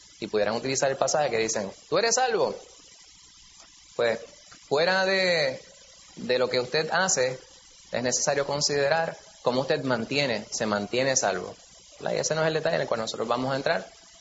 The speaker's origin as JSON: {"language": "Spanish", "country": "Puerto Rico", "said": "La manera que nosotros vemos el mundo y entendemos la realidad, ¿verdad?, como puertorriqueños"}